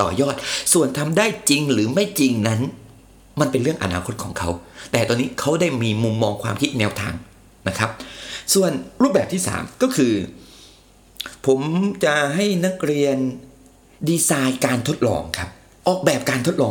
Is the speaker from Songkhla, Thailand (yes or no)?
yes; Songkhla, Thailand; ชายหาดของหาดสมิลาจังหวัดสงขลาบ้านเกิดผมเลย